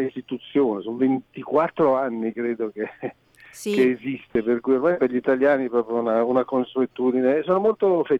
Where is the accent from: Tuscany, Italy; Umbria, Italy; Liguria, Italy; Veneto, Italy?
Tuscany, Italy; Livorno; born there; Io poi sono nato anche in Toscana, sono nato a Livorno